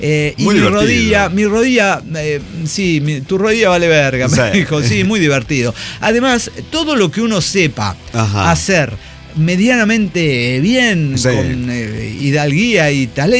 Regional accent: Monterrey, Nuevo León, Mexico; soy regiomontano valiente.

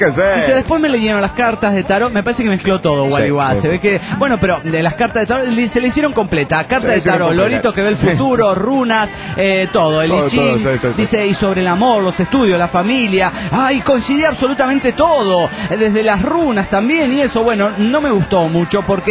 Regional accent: Los Andes, Valparaíso, Chile; de los Andes, Chile, po.

